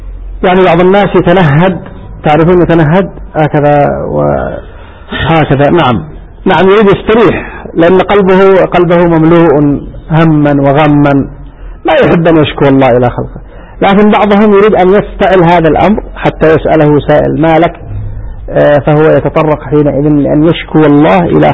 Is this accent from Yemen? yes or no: yes; Yemen; وعندنا في اليمن يقولون